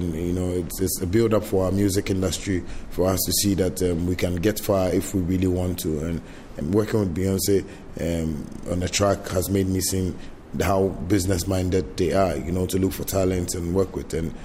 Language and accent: English; Accra, Greater Accra, Ghana; I grew up in Nima, and that's where I started